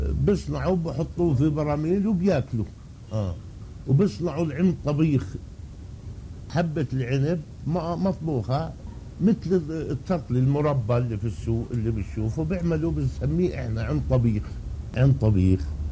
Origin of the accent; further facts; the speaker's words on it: Hebron, West Bank, Palestine; also born or lived in Saudi Arabia; now in Jordan; أنا اشتغلت في السعودية 28 عام، هذا اللبس اللي لابسه لبس سعودي، 28 سنة في السعودية، والحين أنا في الأردن وبجي هنا في بلدي.